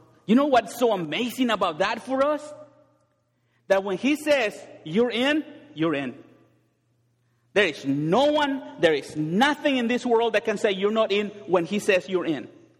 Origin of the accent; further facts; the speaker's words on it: Mexico; I grew up in Mexico